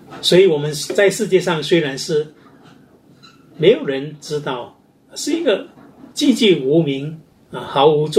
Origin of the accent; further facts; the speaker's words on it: Singapore; 在我们新加坡人民的社区的当中呢这个宗数却不多